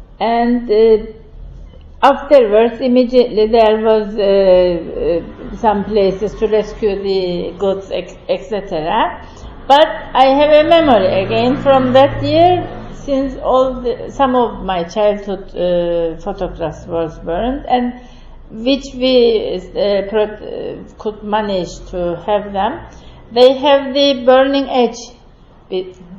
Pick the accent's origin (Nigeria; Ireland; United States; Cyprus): Cyprus; Paphos, Paphos District; English is a second language; we had to move as family to Paphos. So I spent the first 7 years of my life in Paphos